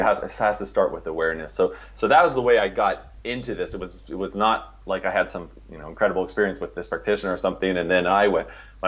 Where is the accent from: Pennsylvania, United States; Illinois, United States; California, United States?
California, United States; I grew up in California, she grew up on Long Island.